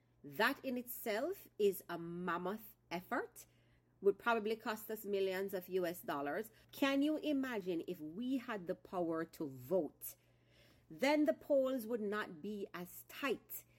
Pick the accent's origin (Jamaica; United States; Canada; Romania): Jamaica; Jamaican enough to send home remittances? Are we Jamaican enough to fly the Jamaican flag high, but we are not Jamaican enough to vote from overseas?